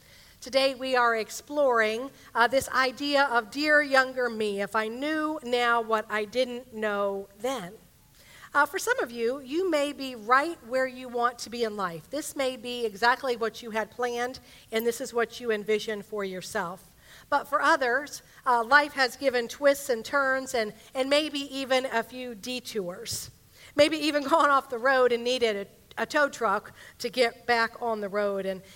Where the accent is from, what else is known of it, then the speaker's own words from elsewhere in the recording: Vandalia, Ohio, United States; So I grew up in Vandalia, which is just north of Dayton